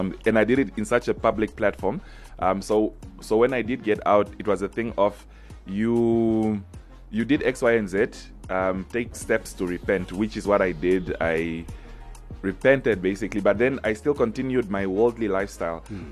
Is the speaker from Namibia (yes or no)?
yes; Rundu, Kavango East, Namibia; I would love to go to my childhood home where I grew up in Rundu.